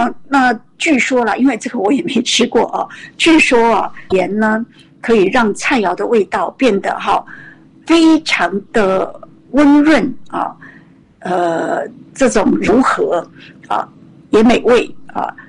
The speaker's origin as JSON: {"language": "Chinese", "country": "Taiwan", "said": "真的是比起我们台湾人是讲究很多。"}